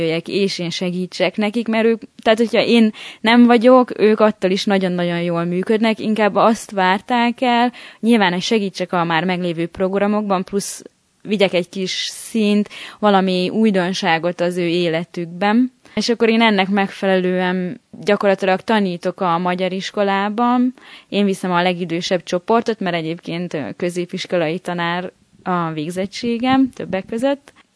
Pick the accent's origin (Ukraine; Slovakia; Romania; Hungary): Hungary; Tiszafüred, Jász-Nagykun-Szolnok; now in San Diego, United States; a San Diegói Magyar Ház Körösi Csoma Sándor program ösztöndíjasa. Egyébként tiszafüredi származású vagyok